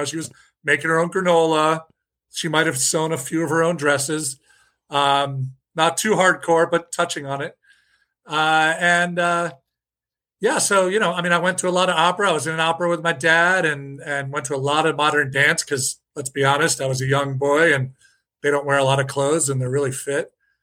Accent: Cleveland Heights, Ohio, United States; So I grew up in Cleveland Heights, suburb of east side of Cleveland.

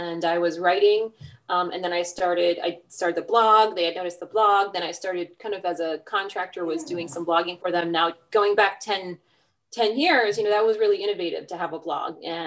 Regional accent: Newport, Rhode Island, United States; I'm from Newport, Rhode Island, and it was the rum capital of the world at one point

